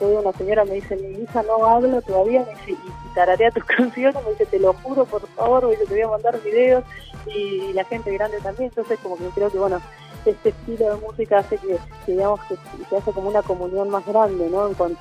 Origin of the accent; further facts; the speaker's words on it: Buenos Aires Province, Argentina; Yo soy de Buenos Aires, sí, sí, no de la capital, sino de la provincia, digamos, a una hora y media de la capital.